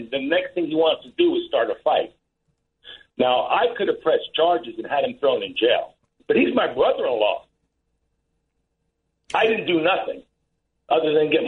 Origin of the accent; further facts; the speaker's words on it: Brooklyn, New York, United States; I mean, I'm from Brooklyn, she's from Brooklyn. We moved down here. I moved down here many decades ago